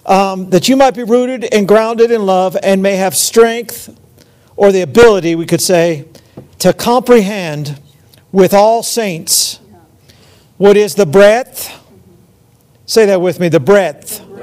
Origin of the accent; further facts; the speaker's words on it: Philadelphia, Pennsylvania, United States; born there; I was born in Philadelphia, which is the city of brotherly love.